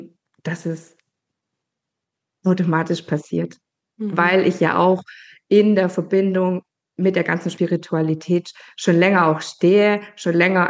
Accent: Baden-Württemberg, Germany; ich bin 41 mittlerweile, habe 3 Kids, bin verheiratet, komme aus Baden-Württemberg

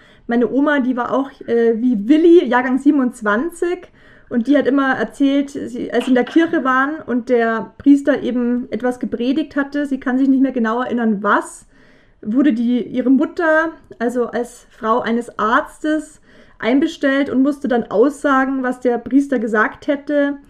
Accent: Rosenheim, Bavaria, Germany; Rosenheim natürlich auch, also wo ich herkomme.

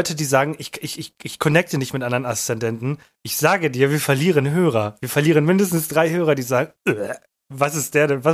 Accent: Buxtehude, Lower Saxony, Germany; born there; Buxtehude.

